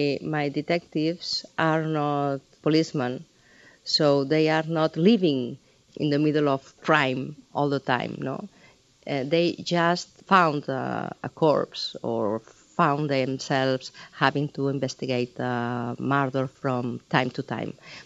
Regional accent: Catalonia, Spain; first language Catalan; English is a second language; Well, in my case, Catalan is my mother tongue. I was 13 when Franco, the dictator, died. So that means that I grew up in Catalan at home and with my friends, but in Spanish at school and in public places.

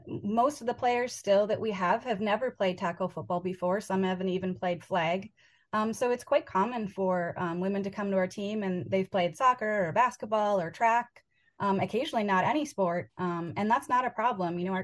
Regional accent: Wisconsin, United States; growing up in Packer country

